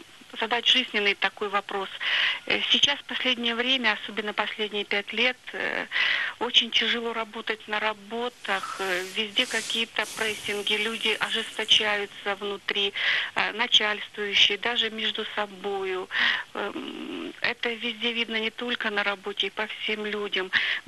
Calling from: Saint Petersburg, Russia; Я звоню из Санкт-Петербурга.

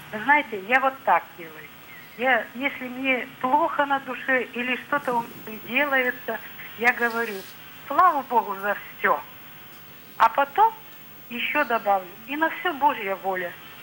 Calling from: Tyumen, Tyumen Oblast, Russia; из Тюмени.

